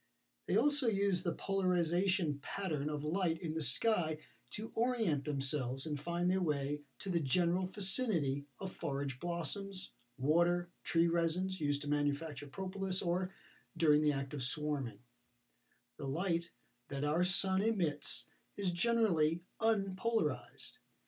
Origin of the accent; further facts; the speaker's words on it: Middlebury, Vermont, United States; The path of totality just happened to encompass my hometown of Middlebury, Vermont, where some of my bee yards are located.